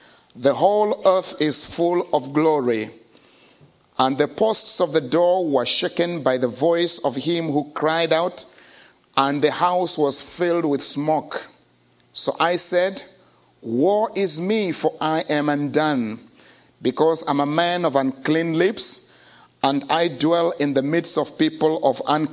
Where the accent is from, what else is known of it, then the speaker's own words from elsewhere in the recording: Kenya; I come from Kenya, a country that is populated by 34 million people.